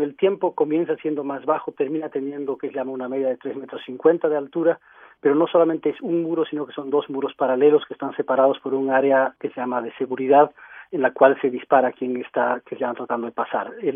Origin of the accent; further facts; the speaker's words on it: Bolivia; Soy boliviano, de origen alemán.